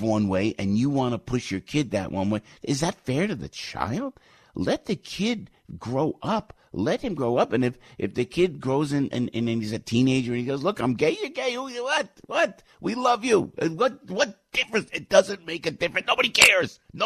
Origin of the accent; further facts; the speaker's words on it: New York, United States; We're from New York, from New Jersey.